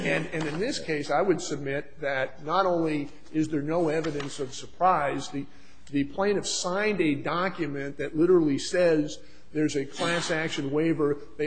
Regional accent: California, United States; And actually, I am from California, so I'm doubly aware of that.

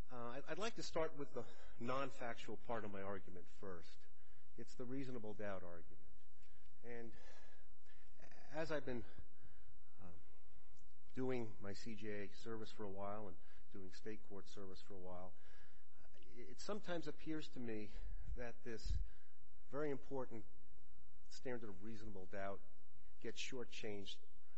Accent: Arizona, United States; I'm from Maricopa County.

